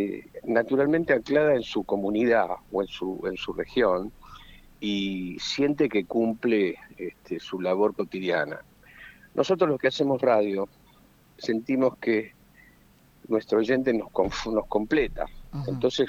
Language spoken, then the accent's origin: Spanish; Argentina